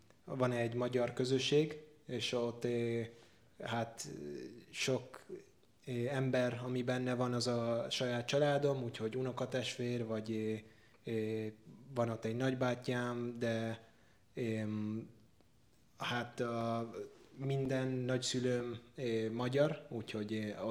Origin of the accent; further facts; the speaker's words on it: Argentina; Hungarian is a second language; also born or lived in United States; now in Budapest, Hungary; éves vagyok, mindjárt leszek 22, egy hét múlva. Egész életemet Argentinába éltem, de Amerikába születtem, és most három éve majdnem vagyok itt Magyarországon, Budapesten.